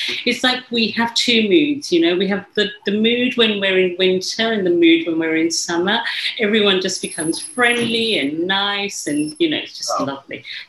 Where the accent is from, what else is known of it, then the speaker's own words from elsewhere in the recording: England, United Kingdom; also born or lived in India / Africa; So I grew up in England, but I'm originally from India, but born in Africa.